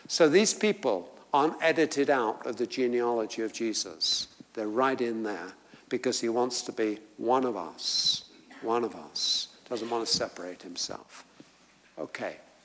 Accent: London, United Kingdom; In fact, I have passed his church probably hundreds of times, as I'm a Londoner.

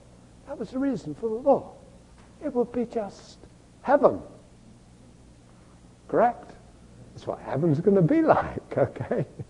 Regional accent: England, United Kingdom; I can remember growing up in England

